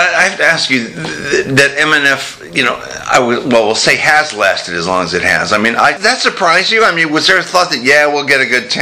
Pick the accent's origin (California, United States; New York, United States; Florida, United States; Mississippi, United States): Florida, United States; St. Petersburg; I was born and raised here in St. Pete.